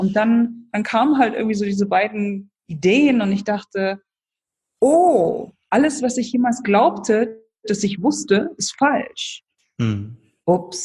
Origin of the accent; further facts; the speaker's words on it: Germany; Ich bin zwar in Deutschland geboren, in Deutschland aufgewachsen und so weiter, aber meine Eltern kommen beide aus Polen und ich bin so die ersten Jahre, bevor ich im Kindergarten war, polnisch sozialisiert worden.